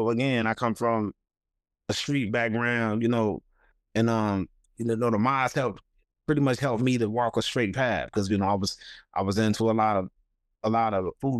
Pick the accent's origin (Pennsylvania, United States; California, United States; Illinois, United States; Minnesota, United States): Illinois, United States; Chicago; also born or lived in Charlotte; I'm born and raised in Chicago. I'm from the West Side, Austin area, you know, raised on Menard and Madison, you know